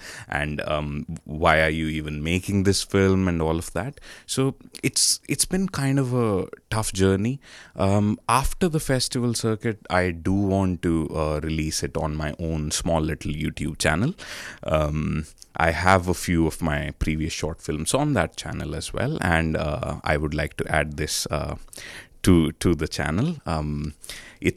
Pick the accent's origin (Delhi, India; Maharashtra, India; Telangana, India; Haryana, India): Haryana, India; Rohtak; now in Melbourne, Australia; in Kolkata, and in Rohtak, which is my hometown.